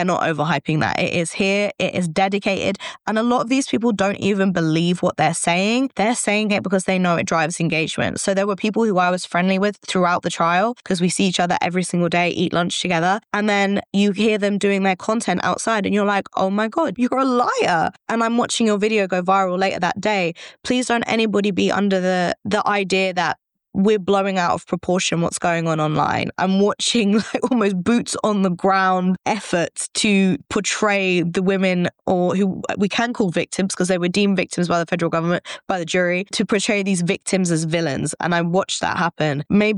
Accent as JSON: {"language": "English", "region": "England", "country": "United Kingdom", "said": "I got away with a lot just by being English and just saying, I'm English."}